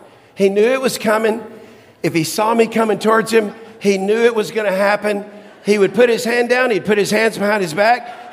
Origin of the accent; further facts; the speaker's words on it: Dallas, Texas, United States; she stood on the corner of 4416 West Clarendon, where I grew up in Dallas, Texas